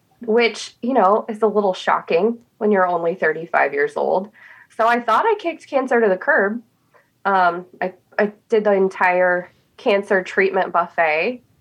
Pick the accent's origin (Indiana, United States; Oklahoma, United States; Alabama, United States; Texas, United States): Oklahoma, United States; So I am from rural Oklahoma. I grew up in the ag industry. Your classic ag girl.